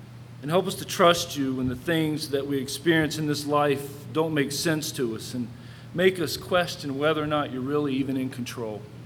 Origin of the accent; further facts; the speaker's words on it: Charlotte, North Carolina, United States; Our first destination was Charlotte, North Carolina, my hometown, and I was really looking forward to it.